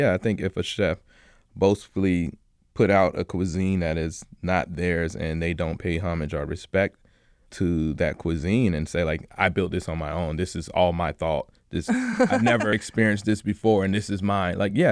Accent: the South, United States; I'm from the South. I like cooking all of that.

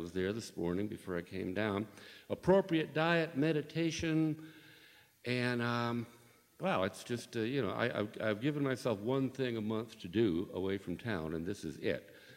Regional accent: Nevada City, California, United States; I come from Nevada City is the new age chronosynclastic infundibulum of the new world.

